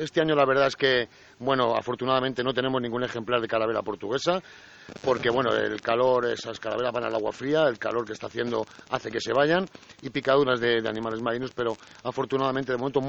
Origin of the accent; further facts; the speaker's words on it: Águilas, Region of Murcia, Spain; somos de Águilas y estamos al lado de los aguileños